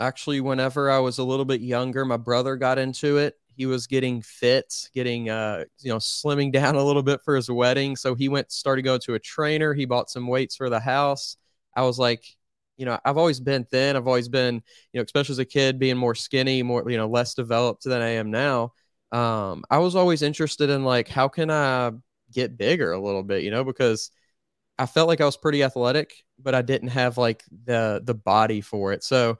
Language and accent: English; Louisville, Kentucky, United States; Yeah, I'm here. I've been here. It's, you know, it's my hometown.